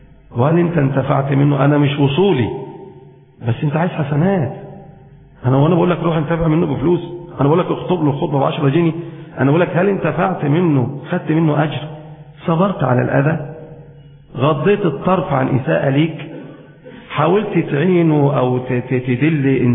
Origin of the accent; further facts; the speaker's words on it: Egypt; المذاب اللي هو عندنا في مصر اسمه المزراب